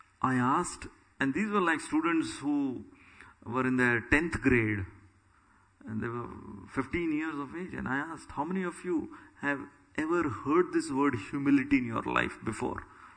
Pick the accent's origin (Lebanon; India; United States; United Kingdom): India; Now I'm coming from India. Never wore a dhoti in my life.